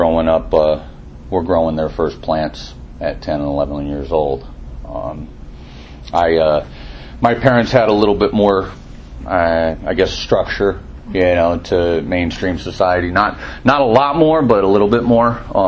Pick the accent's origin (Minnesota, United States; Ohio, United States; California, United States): California, United States; also born or lived in New Jersey; growing up, I was born in New Jersey, and we moved out to California when I was real young. I was about 2 years old, but the entire family was still on the East Coast.